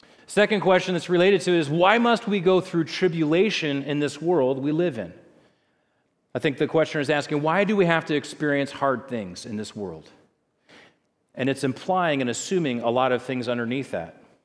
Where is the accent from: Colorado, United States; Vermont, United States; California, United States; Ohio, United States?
California, United States; Now, as a Californian, I can tell you I have something to say about earthquakes.